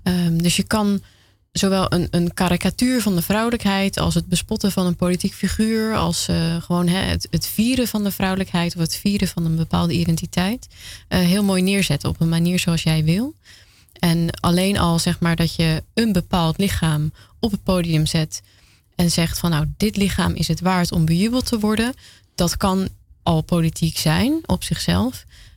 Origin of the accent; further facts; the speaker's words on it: Amsterdam, North Holland, Netherlands; ik kom uit Amsterdam.